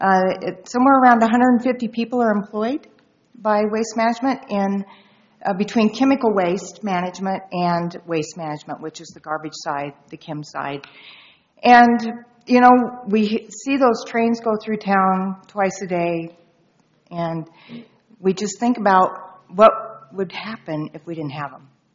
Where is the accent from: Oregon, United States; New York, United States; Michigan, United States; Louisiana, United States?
Oregon, United States; Arlington; I am from Gillam County, from Arlington, and I drove down this morning